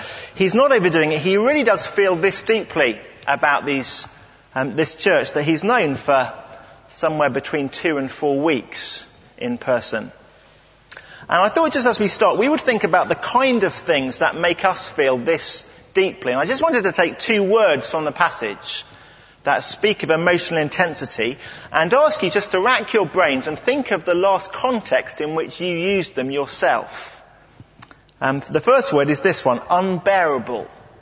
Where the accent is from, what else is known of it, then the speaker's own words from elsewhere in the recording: England, United Kingdom; And it uses language that, as an Englishman, sometimes I guess I wouldn't use.